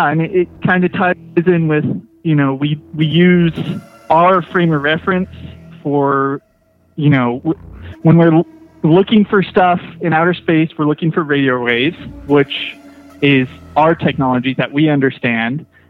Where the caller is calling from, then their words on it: Fortuna, California, United States; I'm calling from Northern California, Fortuna, land of the El Nasties.